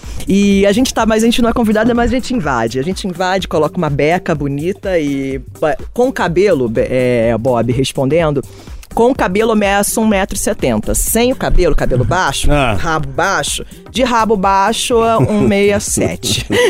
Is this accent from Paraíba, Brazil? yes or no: no; Rio de Janeiro, Brazil; eu tenho 38 anos... sou do Rio de Janeiro, nasci no Morro do Dendê, na Ilha do Governador.